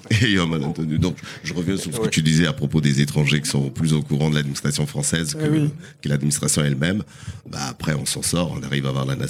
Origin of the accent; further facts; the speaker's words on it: Portugal; accent: Portuguese; French is a second language; Mais je sais que mon accent revient quand je suis bourré.